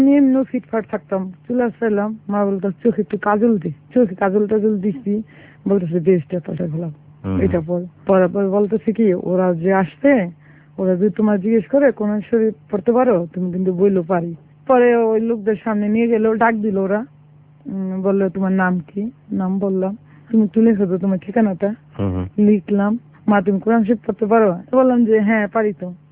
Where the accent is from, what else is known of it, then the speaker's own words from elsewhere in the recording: Dhaka, Dhaka Division, Bangladesh; ঢাকা মহাখালীতে আমরা থাকতাম।